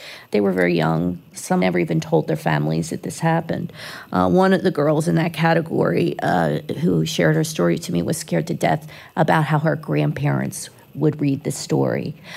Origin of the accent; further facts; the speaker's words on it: Philadelphia, Pennsylvania, United States; Like I said, I grew up in Philly